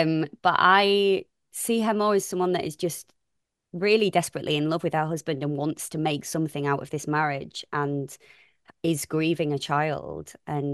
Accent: Hull, Yorkshire and the Humber, United Kingdom; Scousers and I'm from Hull, Geordies, Manx, Londoners.

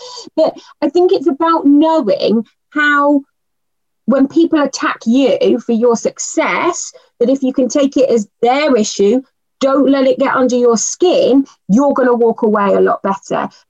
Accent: United Kingdom; Because I think what we do, we're very British, aren't we? We've got that stiff upper lip, we'll take too many things and then we'll explode.

